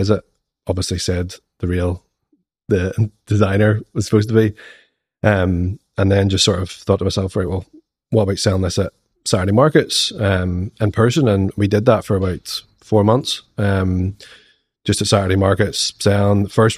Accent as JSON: {"language": "English", "town": "Ballymena", "region": "Northern Ireland", "country": "United Kingdom", "tie": "born or raised there", "said": "which was the Christmas market in Ballymena, which is my hometown, and we sold out within an hour."}